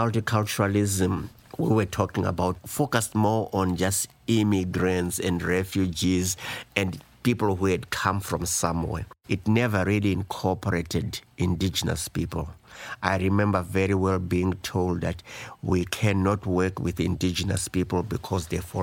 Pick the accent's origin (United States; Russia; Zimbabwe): Zimbabwe; now in Canada; I've been doing this work forever, I would say. I was born in Africa, came to Canada 1972, almost the time multiculturalism policy was being developed.